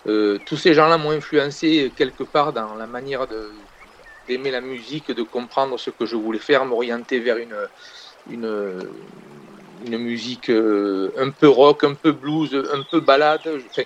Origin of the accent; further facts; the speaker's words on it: Avignon, Provence-Alpes-Côte d'Azur, France; En quelques mots, bon oui, je suis d'Avignon. J'ai 57 ans.